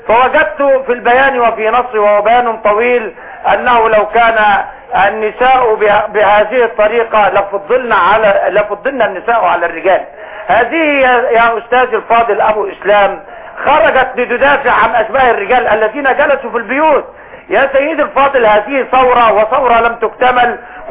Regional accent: Mansoura, Dakahlia, Egypt; ونحن من المنصوره

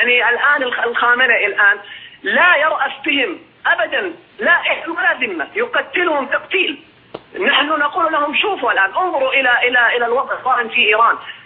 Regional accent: Kuwait; now in Saudi Arabia; أنا كويتي مقيم في السعودية

